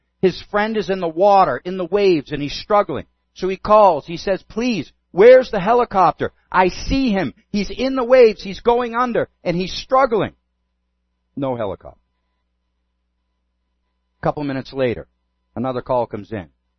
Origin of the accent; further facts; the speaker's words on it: New England, United States; I said, "Patriot shirt? I'm from New England."